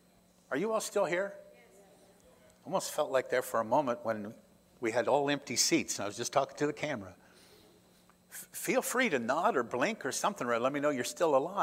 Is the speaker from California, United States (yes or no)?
no; Indianapolis, Indiana, United States; Here's a city boy. Okay, I grew up in Indianapolis, all right